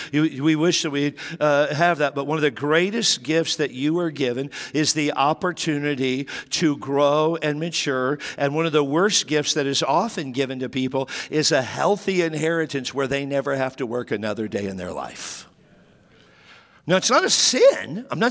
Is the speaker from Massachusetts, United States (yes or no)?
no; New Mexico, United States; born there; Now, I'm an American through and through, born in New Mexico.